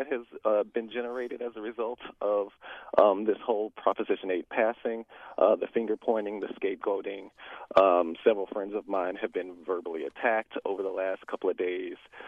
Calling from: San Francisco, California, United States; I'm calling from San Francisco. I'm an African-American gay man. I've lived in San Francisco for many years.

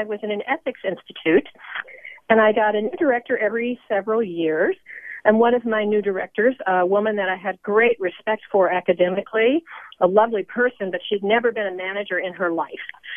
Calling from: Richmond, Virginia, United States; I'm calling from Richmond

